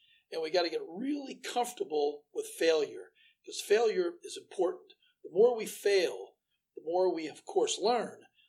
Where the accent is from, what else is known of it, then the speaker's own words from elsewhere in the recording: Pennsylvania, United States; also born or lived in Maryland; I was born in Maryland, but we grew up in Pennsylvania at a farm just over the Maryland border. In Adams County